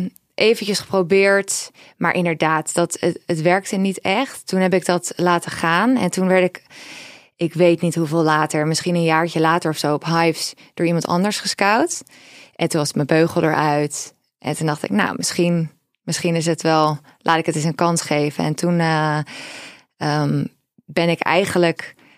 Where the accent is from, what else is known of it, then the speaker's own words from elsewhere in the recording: Nieuw-Vennep, North Holland, Netherlands; Ik ben opgegroeid in Nieuw-Vennep.